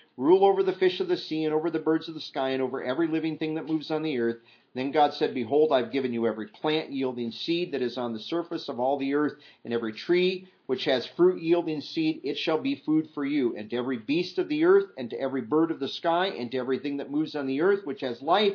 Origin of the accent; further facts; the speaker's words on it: Midwest, United States; I grew up in the Midwest, and farmers out there, unlike the diversification of the Northwest out there, you can drive through the Midwest